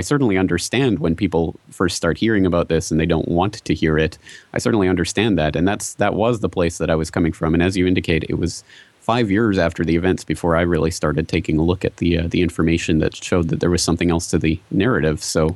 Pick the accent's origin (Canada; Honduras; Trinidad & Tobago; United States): Canada; Calgary, Alberta; I'm a Canadian. I was born in Calgary, Canada, and I lived in Alberta, in Canada, for most of my life. And I went to university in my hometown of Calgary.